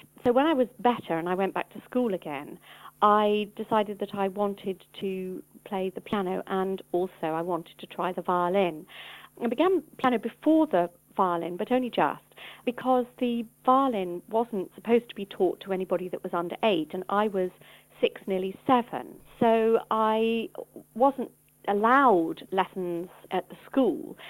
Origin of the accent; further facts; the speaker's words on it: London, United Kingdom; I grew up in Northwest London, although neither of my parents is actually from London. My father is from Bradford in Yorkshire, and my mum was born in Stratford-upon-Avon, and so they moved to London when they got married.